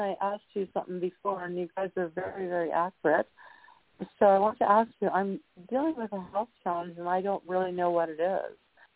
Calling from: Vancouver, British Columbia, Canada; From British Columbia.

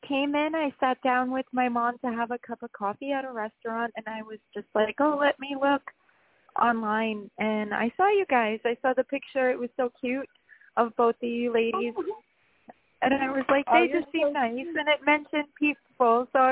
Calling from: New York, United States; I'm in New York.

